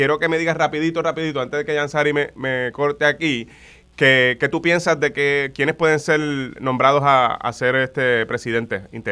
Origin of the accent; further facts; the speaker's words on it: Puerto Rico; Aquí en Puerto Rico, pues a veces se nos olvida que somos caribeños